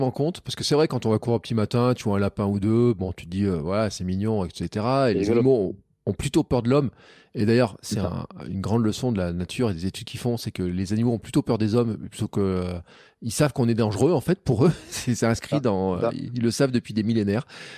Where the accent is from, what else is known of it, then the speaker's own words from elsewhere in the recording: Occitanie, France; Parce que j'ai aussi souvenir de quand j'étais gamin, tu sais, dans les Cévennes, où on marchait sur les chemins pour aller d'une maison à l'autre